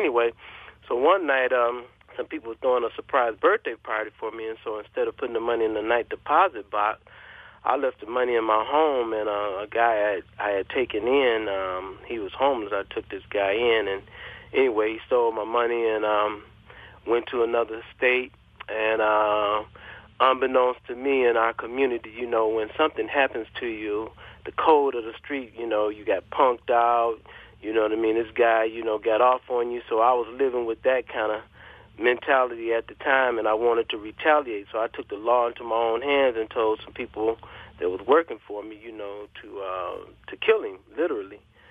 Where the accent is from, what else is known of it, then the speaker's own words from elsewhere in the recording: Chicago, Illinois, United States; born there; moved away; When I was younger, pretty much I was born in Chicago, and my dad got a job at V8, and we soon followed him over.